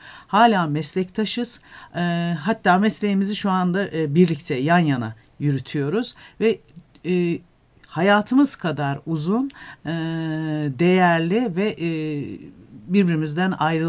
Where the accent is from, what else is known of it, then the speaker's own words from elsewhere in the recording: Ankara, Turkey; Biz Canan Hanım'la birlikte Ankara'da bir semtte yan yana sokaklarda büyüdük.